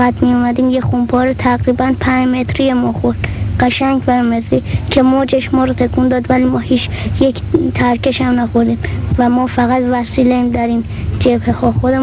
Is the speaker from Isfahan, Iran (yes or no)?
yes; Isfahan, Iran; اعزامی از اصفهان هستم که 14 سالمه